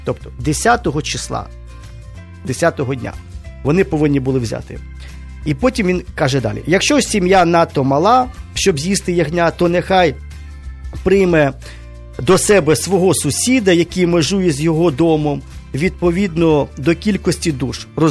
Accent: Kyiv, Ukraine; ми, кияни, наприклад, кияни, ми живемо в цій культурі, де ми не рубаємо курам голову, там, не колим кабана, там, і ще щось там, ну, тобто ми не живемо таким життям, ми все купуємо готове.

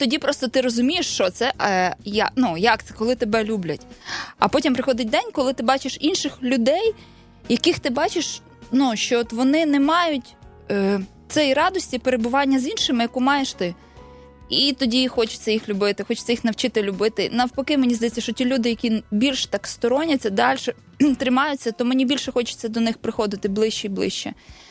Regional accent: Vinnytsia, Vinnytsia Oblast, Ukraine; born there; Я народилася у Вінниці. Народилася в сім'ї, яка вважала, яка знала про Бога, любила Бога. В такому сенсі, що ми святкували релігійні свята католицькі.

